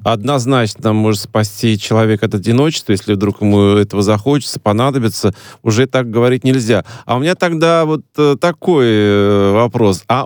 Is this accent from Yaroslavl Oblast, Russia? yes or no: no; Tolyatti, Samara Oblast, Russia; Если говорить про Тольятти, откуда я родом, да